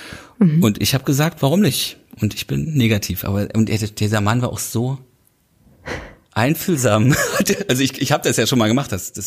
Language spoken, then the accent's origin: German; Köpenick, Berlin, Germany; Ich komme aus Köpenick ursprünglich